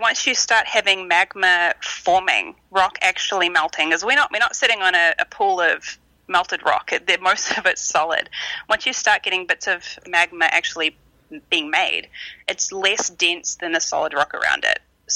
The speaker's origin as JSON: {"language": "English", "country": "New Zealand", "tie": "born or raised there", "said": "growing up in New Zealand"}